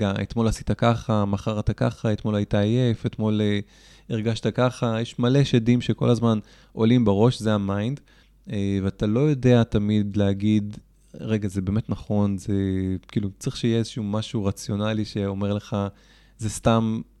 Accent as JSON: {"language": "Hebrew", "town": "Givatayim", "region": "Tel Aviv District", "country": "Israel", "tie": "born or raised there", "said": "גדלתי בגבעתיים."}